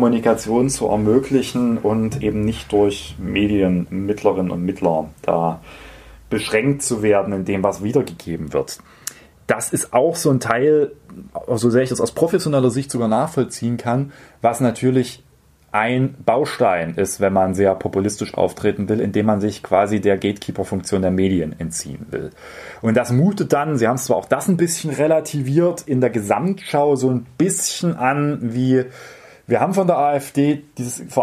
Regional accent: Saarland, Germany; mir als Saarländerin muss ja keiner erklären, wie wichtig Schengen ist

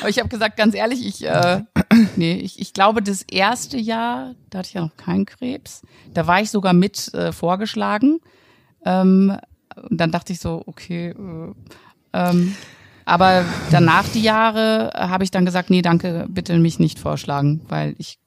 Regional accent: Cologne, North Rhine-Westphalia, Germany; ich komme aus Köln

